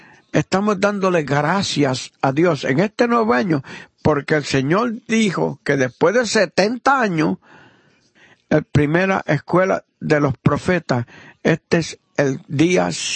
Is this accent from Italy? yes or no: yes; Italy; Spanish is a second language; Porque profeta, yo soy italiano, pero profeta quiere decir profeta en ambos lenguajes.